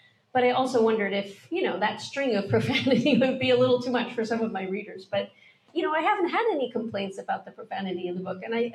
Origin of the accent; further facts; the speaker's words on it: New Jersey, United States; I grew up in South Jersey